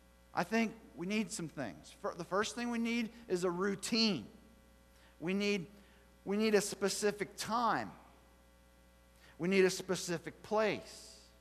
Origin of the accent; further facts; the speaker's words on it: Pennsylvania, United States; There's a phenomenon going on in Pennsylvania right now, and my hometown's right smack in the middle of it.